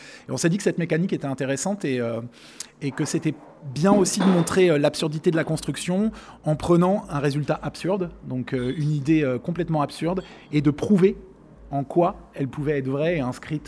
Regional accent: Montpellier, Occitanie, France; Donc, on n'est pas si loin, on est occitan aussi. On vient de Montpellier

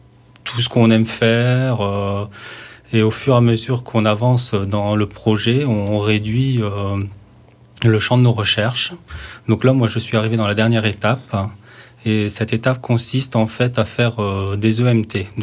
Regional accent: northern France, France; je suis arrivé dans la région il y a à peu près 2 ans. Je viens du nord de la France.

